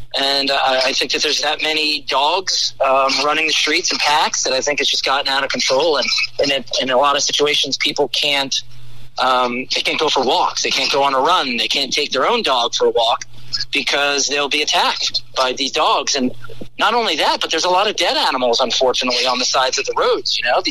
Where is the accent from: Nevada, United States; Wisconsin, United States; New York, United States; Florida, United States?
Florida, United States; You know, I'm an outsider. I'm not from Texas. I'm from Florida.